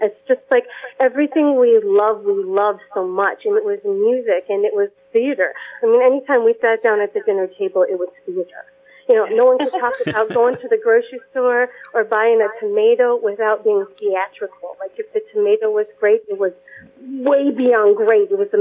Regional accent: La Porte, Indiana, United States; So I was born and raised in La Porte, Indiana, and I am a twin.

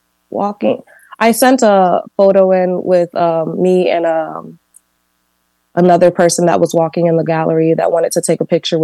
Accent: Chicago, Illinois, United States; I actually was born here. I was born in Chicago.

